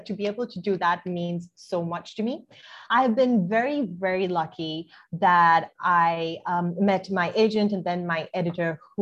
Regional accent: Sri Lanka; I grew up in Sri Lanka. This is where I am from.

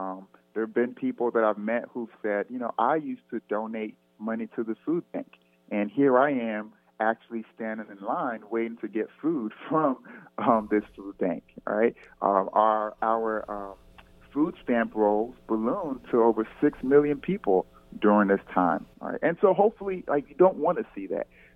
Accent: Alexandria, Virginia, United States; now in Tulsa, United States; I came from the East Coast, Alexandria, Virginia, to Tulsa to teach.

